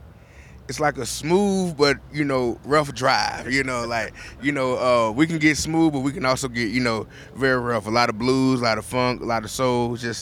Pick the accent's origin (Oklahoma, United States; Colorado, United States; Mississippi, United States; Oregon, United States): Mississippi, United States; Clarksdale; But then I lived right next to a blues band and found out that, you know, Clarksdale has th